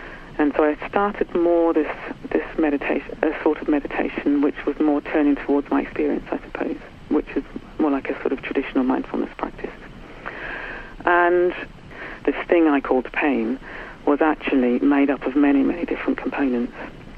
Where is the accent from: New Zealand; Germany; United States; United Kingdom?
New Zealand; I was brought up in New Zealand in the 60s, where it was a very nice place to be brought up, very beautiful, quite safe.